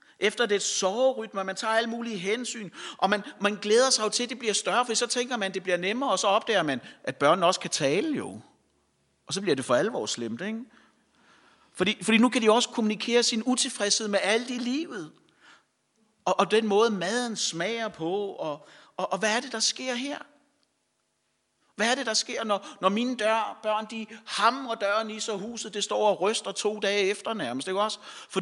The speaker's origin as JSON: {"language": "Danish", "town": "Nykøbing Falster", "region": "Zealand", "country": "Denmark", "tie": "born or raised there", "said": "nogle af os har, fordi vi er vokset op i Nykøbing Falster"}